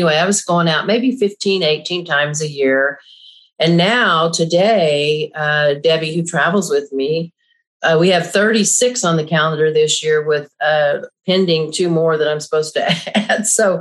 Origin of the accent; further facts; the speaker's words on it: Oklahoma, United States; I grew up here in Oklahoma. Dad was a minister, married a minister.